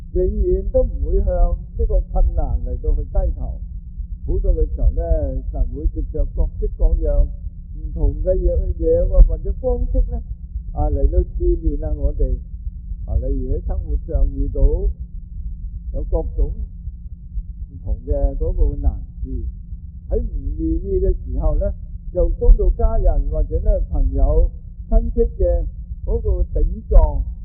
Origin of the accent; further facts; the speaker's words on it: China; 我哋中國人、中國古人咧，對忍耐嘅品德咧，都有非常啊美好嘅嗰個嘅見地